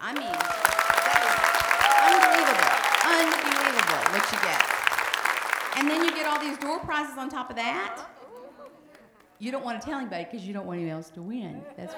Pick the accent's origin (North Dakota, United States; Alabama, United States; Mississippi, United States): Mississippi, United States; But I'm from Mississippi, and if you've never been to Walls, probably nobody has even heard of it.